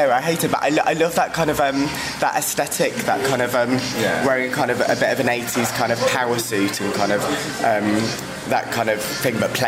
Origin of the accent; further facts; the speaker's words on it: Darlington, North East England, United Kingdom; When I go back to Darlington, that's where I'm from. I don't sound like I'm from Darlington, do I?